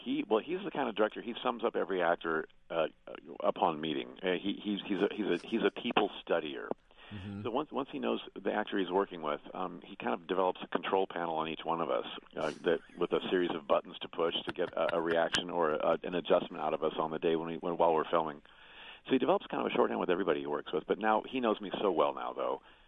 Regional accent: Indianapolis, Indiana, United States; Indianapolis is getting it a week before the rest of the nation, which I'm very excited about.

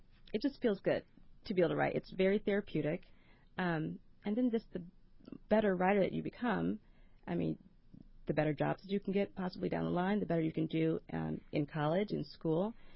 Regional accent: Indianapolis, Indiana, United States; also born or lived in West Bloomfield, Michigan; It was based on my experience growing up in Indianapolis and mm-hmm. then moving to a small town, which I'm not going to name.

